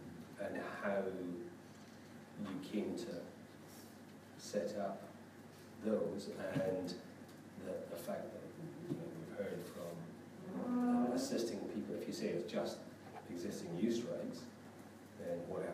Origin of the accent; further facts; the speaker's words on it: Scotland, United Kingdom; moved away as an adult; now in New Zealand; as a Scotsman that's arrived in New Zealand